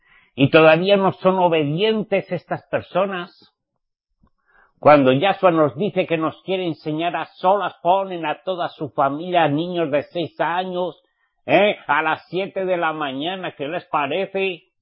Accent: Spain; Ah, pero si ahorita México me está enseñando a mí que soy española. Yo soy nacido español, ok.

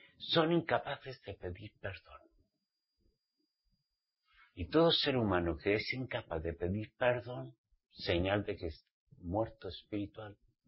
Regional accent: Spain; En mi país, España

